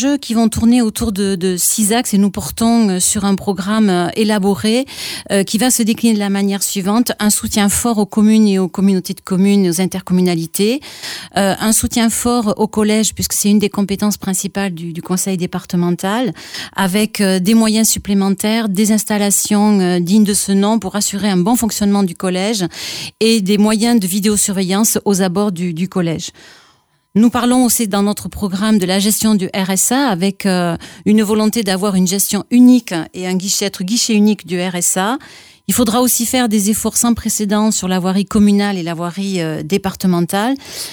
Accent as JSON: {"language": "French", "town": "Réalville", "region": "Occitanie", "country": "France", "tie": "born there", "said": "je suis née à Réalville, je suis née dans ce pays de la Languedoc. J'ai été élevée par une famille d'agriculteurs et j'ai élevé mes enfants sur la commune de Monteil."}